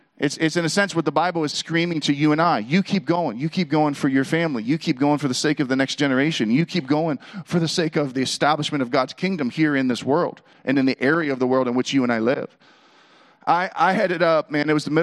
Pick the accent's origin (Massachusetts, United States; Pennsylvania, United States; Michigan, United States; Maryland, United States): Pennsylvania, United States; Pittsburgh; And then my thought is like, I'm from Pittsburgh. I cannot receive this man's prayer right now.